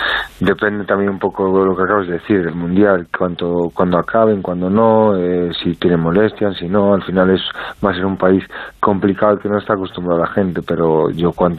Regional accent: Ourense, Galicia, Spain; Al final, Carballiño es una villa de 15.000 habitantes, y yo soy de Orense, de la ciudad.

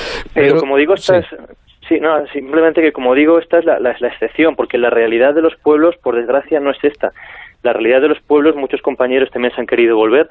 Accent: Aranda de Duero, Castile and León, Spain; Soy de Aranda de Duero, tengo aquí la familia, pero mis abuelos maternos proceden de este pueblo.

